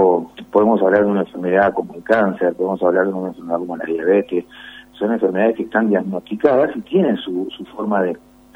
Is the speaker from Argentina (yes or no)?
yes; Buenos Aires, Argentina; born there; now in Villa María, Argentina; yo no soy de Villa María, yo nací en Buenos Aires